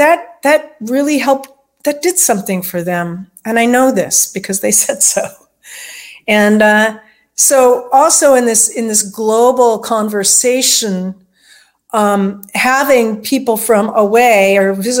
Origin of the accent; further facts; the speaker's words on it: California, United States; And at the time I grew up in California, I was living in California, and I said, well, as a person from California